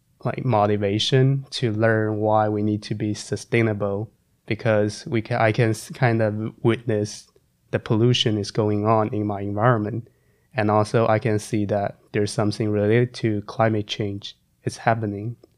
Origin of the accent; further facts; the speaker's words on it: Guangdong, China; born there; English is a second language; So I was born in Guangdong, China, which is like the south part of China.